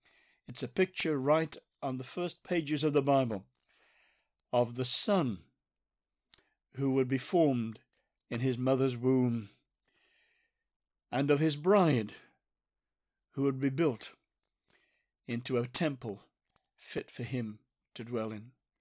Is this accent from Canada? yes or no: no; Stoke-on-Trent, West Midlands, United Kingdom; My hometown was Burslem and Stoke-on-Trent and the Potteries, known as the mother town of the Potteries